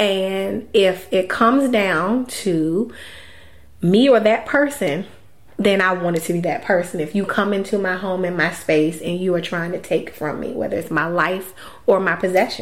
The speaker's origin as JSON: {"language": "English", "town": "Detroit", "region": "Michigan", "country": "United States", "tie": "born or raised there", "said": "So, I grew up in Detroit. I grew up in, it was a very city-like environment, rough."}